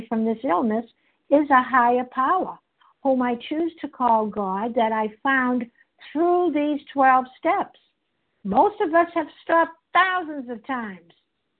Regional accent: Boston, Massachusetts, United States; I'm from Boston.

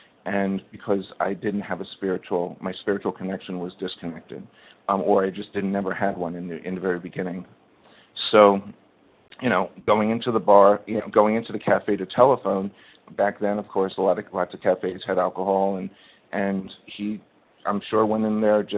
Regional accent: New York City, New York, United States; I'm from New York City

